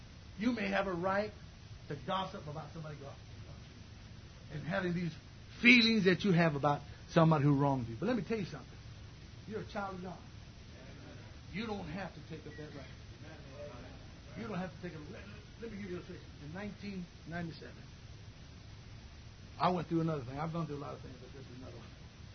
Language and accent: English; Riverside, California, United States